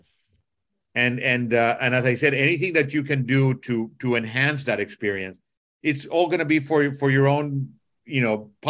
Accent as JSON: {"language": "English", "country": "Costa Rica", "also_born_or_lived": "Nicaragua", "said": "listen, I'm from Costa Rica and Nicaragua."}